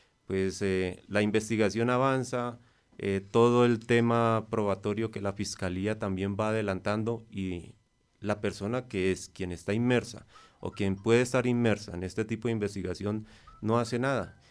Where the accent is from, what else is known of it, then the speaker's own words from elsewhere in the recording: Valle del Cauca, Colombia; casi paisano, que somos, porque somos del Valle del Cauca